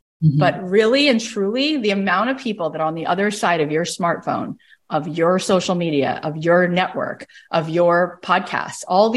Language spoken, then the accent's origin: English; Canada; I'm also Canadian.